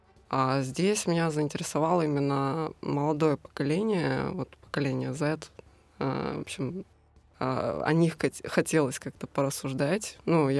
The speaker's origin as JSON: {"language": "Russian", "town": "Azov", "region": "Rostov Oblast", "country": "Russia", "tie": "born there", "lives_now": "Saint Petersburg, Russia", "said": "Я родилась в Азове, это Ростовская область."}